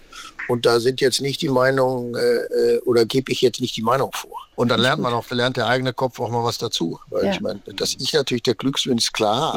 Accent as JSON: {"language": "German", "region": "North Rhine-Westphalia", "country": "Germany", "said": "ich komme aus dem Ruhrgebiet und das ist britisch."}